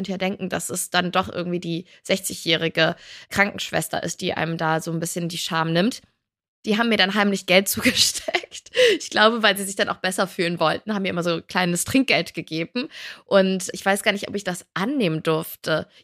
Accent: Cologne, North Rhine-Westphalia, Germany; Ja, gut, ich bin halt Rheinländerin, ich komme aus Köln

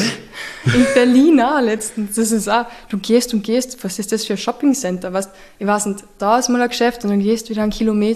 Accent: Carinthia, Austria; ich bin Kärntner.

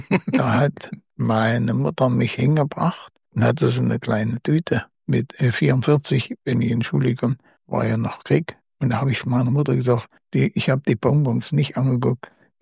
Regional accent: Germerode, Hesse, Germany; Das heißt, ich bin in Germerode aufgewachsen. In Germerode gab es 22 Pferdegespanne und über 80 Kuhgespanne.

